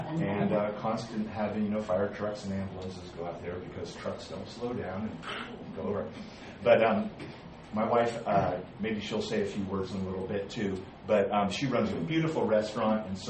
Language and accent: English; Oregon, United States; I'm from Southern Oregon. We've been there 28 years with the church and in the community.